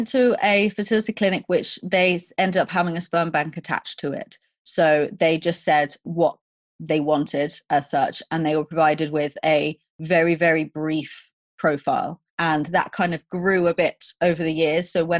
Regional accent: London, United Kingdom; born there; that's where I was born in London.

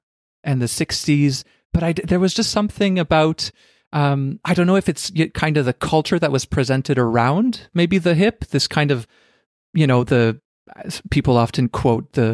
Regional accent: Canada; even though I'm Canadian, like you, like, and it seems like it's in our blood

